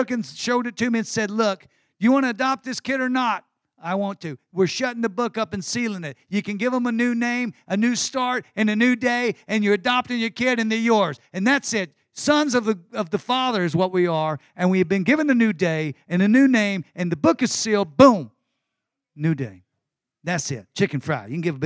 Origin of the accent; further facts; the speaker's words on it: Texas, United States; I'm a Texan.